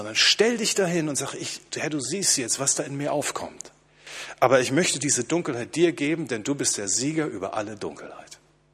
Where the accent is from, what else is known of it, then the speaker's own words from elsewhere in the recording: Hamburg, Germany; Als ich ein kleiner Junge gewesen bin, hat mein Papa mich, ich komme ja aus Hamburg, mit auf den Elbdeich genommen